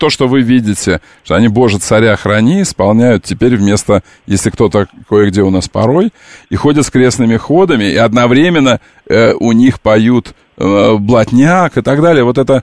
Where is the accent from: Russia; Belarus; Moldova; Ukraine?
Ukraine; Мне можно ругать украинцев, потому что я украинец.